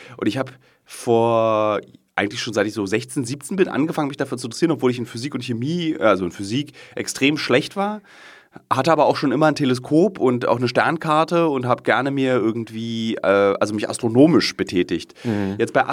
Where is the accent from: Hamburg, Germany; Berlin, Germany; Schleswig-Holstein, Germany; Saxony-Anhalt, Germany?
Berlin, Germany; born or raised there